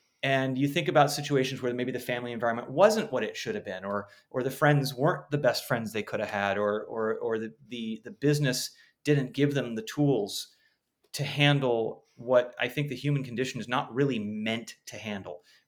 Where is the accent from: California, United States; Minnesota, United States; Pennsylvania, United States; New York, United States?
California, United States; Los Angeles; I grew up in Los Angeles, but was not a showbiz kid.